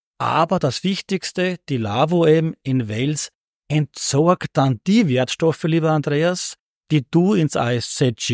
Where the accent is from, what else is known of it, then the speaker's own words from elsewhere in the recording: Brunnenthal, Upper Austria, Austria; 63 geboren und bin ja aufgewachsen in Brunnenthal als Kind, als eines von zwei Kindern eines Kleinunternehmer-Ehepaares.